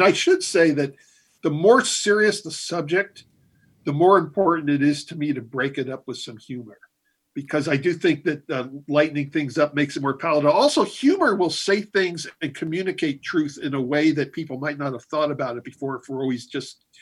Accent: San Jose, California, United States; also born or lived in Miami Beach, Florida; Okay, well, I was born in Miami Beach, Florida, but from 6 years old on, I grew up in San Jose, California. So I consider myself a Californian growing up.

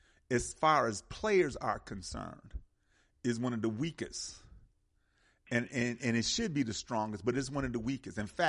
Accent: Milwaukee, Wisconsin, United States; You know, I'm from Milwaukee. Well, you know I'm from Milwaukee, so, yeah.

